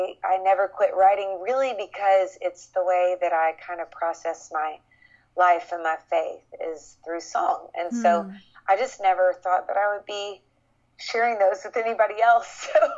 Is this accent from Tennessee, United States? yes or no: yes; Nashville, Tennessee, United States; So I grew up here in Nashville, Tennessee, and it's where I live now